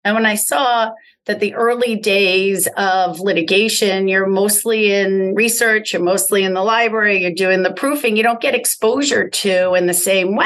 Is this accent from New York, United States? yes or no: yes; New York, United States; born there; So David, I was born in New York on Long Island, and my mother was an immigrant from the United Kingdom